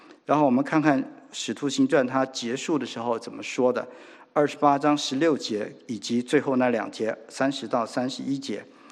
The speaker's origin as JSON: {"language": "Chinese", "country": "China", "said": "我觉得我们中国人吧，就是顺利的时候就是做好事嘛"}